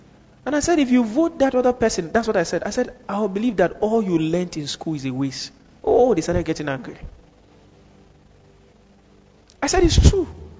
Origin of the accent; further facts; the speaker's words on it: Kaduna, Kaduna State, Nigeria; I remember I grew up in Kaduna.